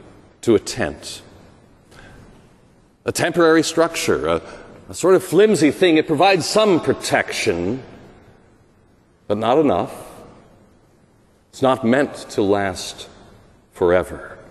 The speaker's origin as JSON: {"language": "English", "region": "Colorado", "country": "United States", "tie": "born or raised there", "said": "The shooting in my home state of Colorado at Evergreen High School."}